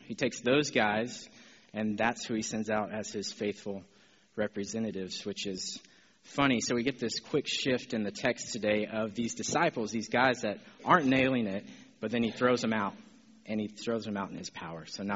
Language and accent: English; New Caney, Texas, United States; I grew up in New Caney and standing in the equipment room of New Caney High School